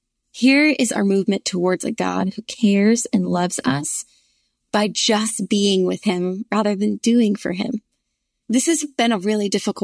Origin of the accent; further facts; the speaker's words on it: the North, United States; And I grew up in the North and saw this in different ways, I think, than maybe I now see it in the state of Virginia that I live in.